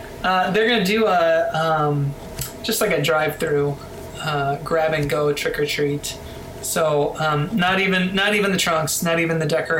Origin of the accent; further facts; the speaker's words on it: Chicago, Illinois, United States; now in Los Angeles, United States; because I'm from Chicago, and winter means something different there.